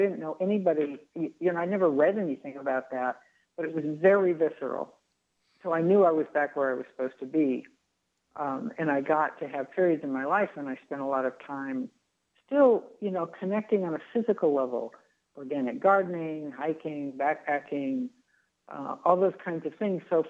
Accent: California, United States; also born or lived in East Coast; I grew up in California, but I lived on the East Coast for 8 years. And when I escaped back to California

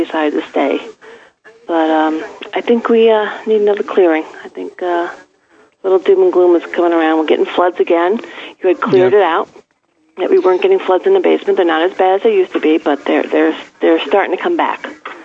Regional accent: Ridgefield Park, New Jersey, United States; And we're from Ridgefield Park.

